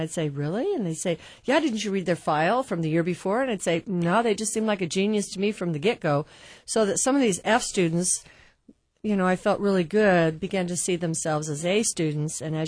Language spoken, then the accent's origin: English; Kansas, United States; I know growing up in Kansas, originally in high school, it was a big deal if somebody had a beer.